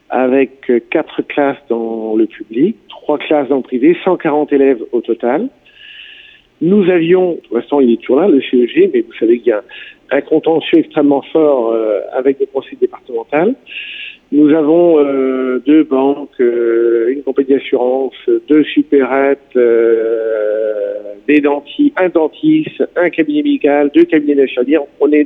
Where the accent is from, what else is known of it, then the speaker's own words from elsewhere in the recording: Corlay, Brittany, France; Quand je vais assez loin de mon territoire et que je dis que je suis de Corlay